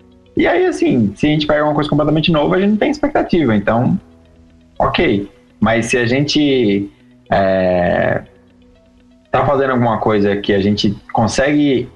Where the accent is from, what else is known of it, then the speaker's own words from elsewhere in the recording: Natal, Rio Grande do Norte, Brazil; tive o privilégio de passar agora um mês na minha terrinha, lá no Natal. Então, assim, e eu morei 25 anos em Natal.